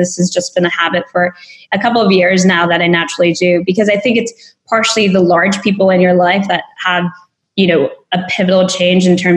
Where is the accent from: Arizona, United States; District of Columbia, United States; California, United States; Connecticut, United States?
California, United States; Hollister; now in Silicon Valley, United States; Yeah, so I grew up in a small town, Hollister.